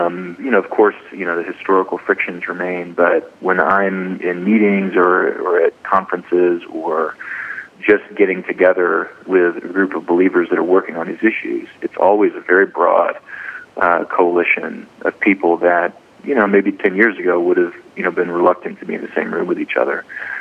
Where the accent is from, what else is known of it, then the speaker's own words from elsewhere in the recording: Texas, United States; But I'm from Texas.